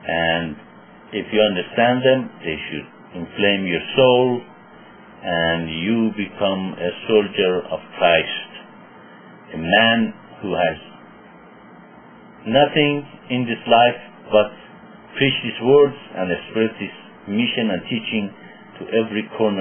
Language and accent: English; Iran; born there; English is a second language; You are pretty close where I was born. I was born in Iran, which is your neighbor.